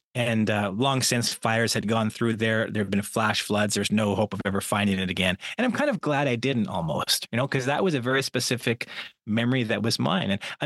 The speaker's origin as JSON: {"language": "English", "country": "Canada", "tie": "born or raised there", "lives_now": "United States", "said": "So this was Canada. I grew up in Canada and then now I live in the United States."}